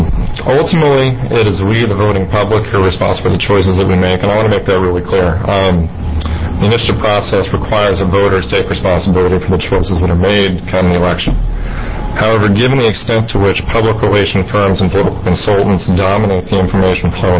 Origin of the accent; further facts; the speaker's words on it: Silverton, Oregon, United States; now in Eugene, United States; I currently live in Eugene, Oregon. I was raised in Silverton, Oregon.